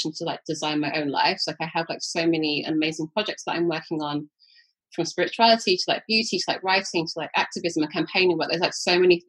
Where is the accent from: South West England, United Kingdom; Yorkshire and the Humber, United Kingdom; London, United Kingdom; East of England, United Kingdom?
London, United Kingdom; I'm born and raised in London, and I've always felt like I've had to stay in London my whole life or go to like another big city.